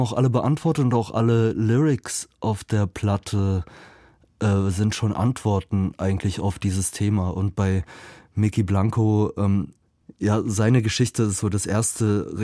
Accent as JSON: {"language": "German", "region": "Berlin", "country": "Germany", "tie": "born or raised there", "said": "Ich bin 79 geboren und in Schöneberg aufgewachsen und deswegen natürlich auch in so einer alternativen Bubble."}